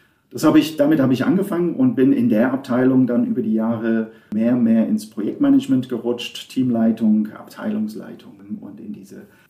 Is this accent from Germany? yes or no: no; England, United Kingdom; Ich bin in England geboren, aufgewachsen, zur Schule gegangen, alles gut, normal, wenn man so will. Meine Familie kommt daher, ich habe drei Schwestern